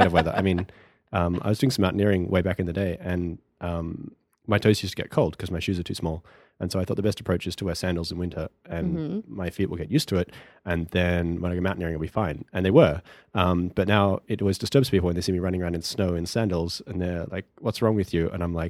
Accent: Australia; moved away as an adult; now in United States; 5 years ago, I kind of left everyone I knew and loved behind in Australia and came out here and knew no one.

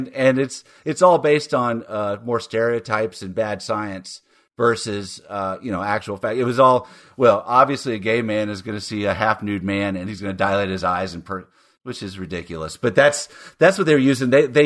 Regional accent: Texas, United States; accent: Texas; It's probably my Texas accent that screwed

